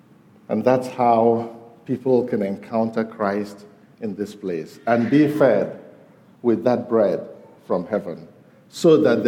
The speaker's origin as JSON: {"language": "English", "country": "Nigeria", "lives_now": "United States", "said": "Of course, I'm Nigerian, and I'll always be Nigerian"}